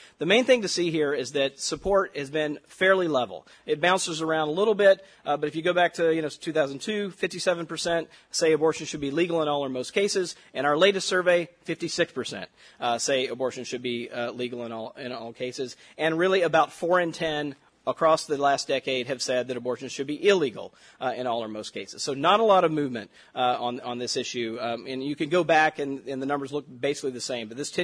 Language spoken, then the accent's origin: English; Mississippi, United States; I'm from Mississippi, right, where we're not known for speaking quickly